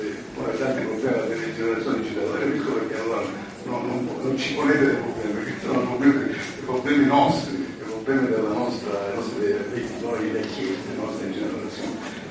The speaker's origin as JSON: {"language": "Italian", "region": "Sicily", "country": "Italy", "said": "Pensate a quello che succede noi che siamo siciliani"}